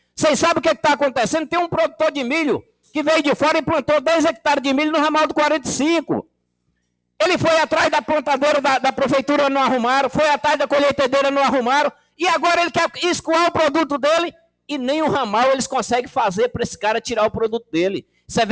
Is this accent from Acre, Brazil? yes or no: yes; Boca do Iaco, Acre, Brazil; eu nasci na Boca do Iaco e minha vida inteira foi passando ali. Aí eu conheço.